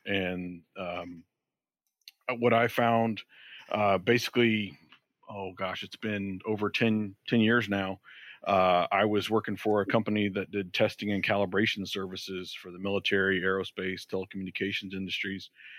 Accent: Georgia, United States

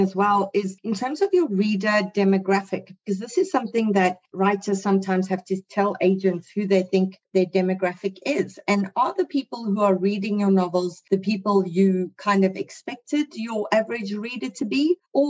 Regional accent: South Africa; now in Canada; So for me, I'm a South African who now lives in Canada

